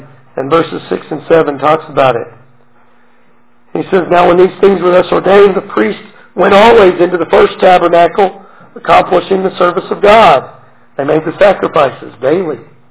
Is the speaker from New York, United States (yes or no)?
no; Colorado, United States; Now, I'm from Colorado, and out there we have mountains, the Rockies, maybe you've heard of them.